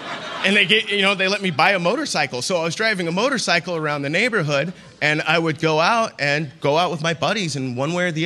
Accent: Sacramento, California, United States; I grew up in Sacramento.

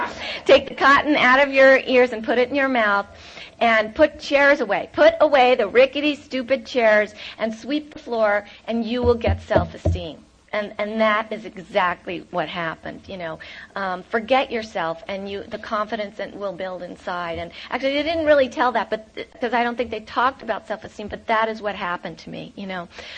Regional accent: New York, United States; I'm sorry, but I'm from Westchester County, New York.

